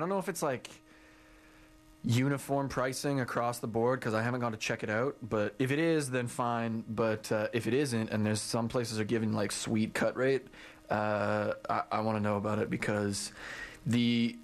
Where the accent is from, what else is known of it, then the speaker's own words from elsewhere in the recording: Alberta, Canada; I grew up in Alberta.